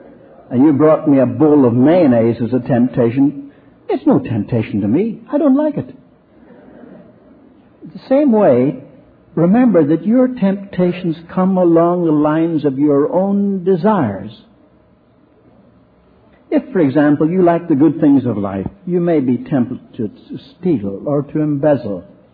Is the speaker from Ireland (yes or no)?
yes; Ireland; But I remember growing up on Ireland, a lot of people didn't believe in the devil.